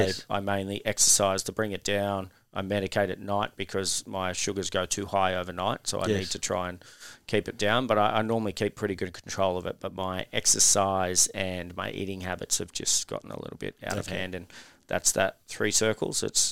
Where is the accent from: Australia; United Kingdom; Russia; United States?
Australia; I think as an Australian male growing up, that was part of my background.